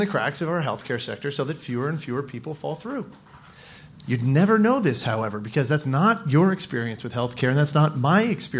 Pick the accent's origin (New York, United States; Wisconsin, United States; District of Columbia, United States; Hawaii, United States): District of Columbia, United States; Washington; because I come from Washington, D.C.